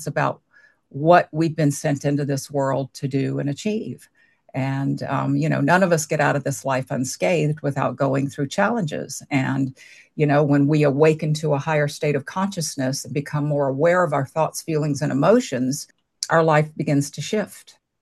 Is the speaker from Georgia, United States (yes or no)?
yes; Savannah, Georgia, United States; born or raised there